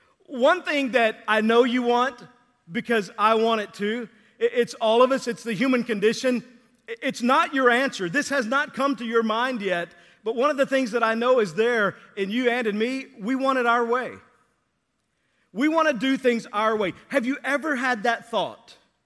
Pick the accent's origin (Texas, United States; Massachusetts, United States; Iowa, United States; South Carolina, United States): Texas, United States; I grew up in Texas, and you were taught to obey teachers, and if not, they brought the pain.